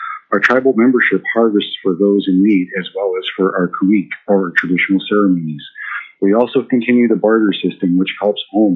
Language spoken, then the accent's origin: English; Klawak, Alaska, United States; I was born and raised in Klawak, and I watched the transition of abundant natural resources like salmon reduced to a fraction of what they used to be.